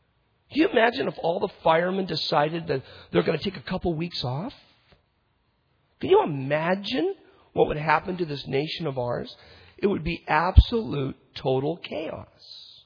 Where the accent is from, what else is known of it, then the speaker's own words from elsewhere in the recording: United States; You know, I tell you, as an American, we got debt, don't we?